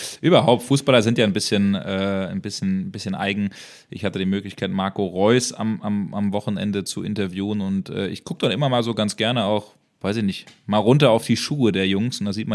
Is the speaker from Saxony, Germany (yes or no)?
no; Bremen, Germany; ich bin Bremer und deswegen trage ich die immer im Herzen und auf dem Schienbein